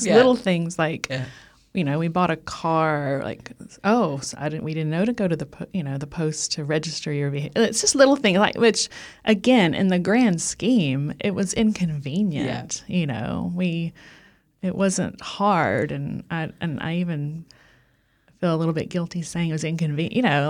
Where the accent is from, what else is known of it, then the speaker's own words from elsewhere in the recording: Texas, United States; So, as you heard, I grew up in Texas, and country music, obviously, and rodeo were very strong influences in my upbringing.